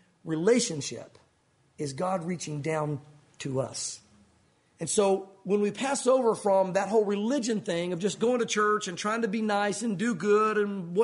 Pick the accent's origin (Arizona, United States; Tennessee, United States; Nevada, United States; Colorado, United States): Tennessee, United States; born there; Well, I was born in Tennessee.